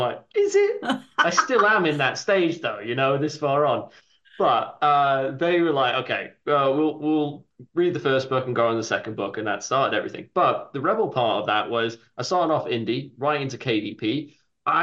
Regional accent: United Kingdom; born there; So I was originally born in the UK

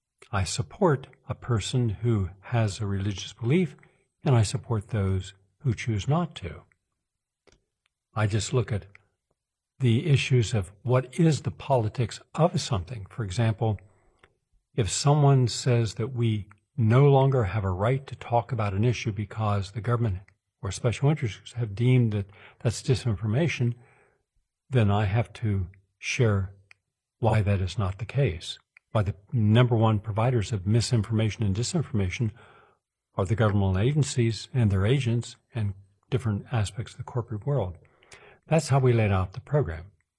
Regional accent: Parkersburg, West Virginia, United States; older people from my hometown, down in a little city in West Virginia called Parkersburg.

